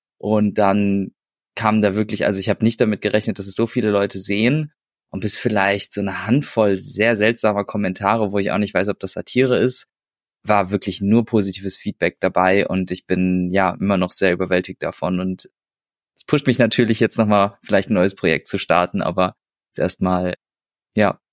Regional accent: Dillenburg, Hesse, Germany; ich bin aus Hessen, ja, aus dem Dill-Kreis, aus Dillenburg Zentral. Ich weiß nicht, ist nicht so bekannt, Nordnassau, ein besonderes Fleckchen in Deutschland.

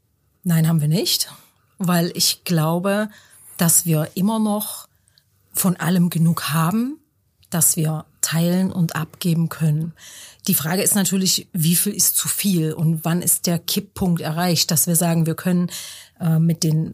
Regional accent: Leipzig, Saxony, Germany; born there; ich bin 52 Jahre alt, gleich fast 53. Ich bin in Leipzig geboren, bin nach der Wende aus Leipzig weggegangen, war viele Jahre in anderen Regionen Deutschlands und der Welt und bin jetzt aber seit über 20 Jahren oder knapp 20 Jahren wieder in Leipzig

